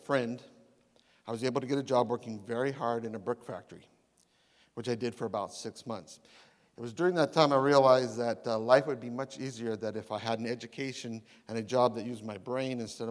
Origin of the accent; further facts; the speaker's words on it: Renton, Washington, United States; also born or lived in Seattle; I was born in Seattle and raised up in Renton, which is up north of here on 167, and that makes me something very special. I'm a genuine Washingtonian